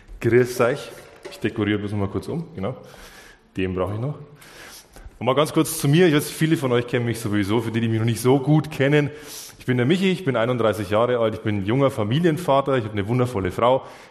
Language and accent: German; Bavaria, Germany; Es ist einfach, es ist meine Heimat, da bin ich daheim. Ich liebe dieses Dorf, ich liebe die Amberger Region, ich liebe die Oberpfalz